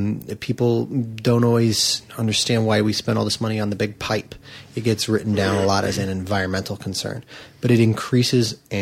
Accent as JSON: {"language": "English", "town": "Portland", "region": "Oregon", "country": "United States", "tie": "born or raised there", "said": "Growing up in Portland, we had, and this actually may be mildly interesting to someone not from Portland."}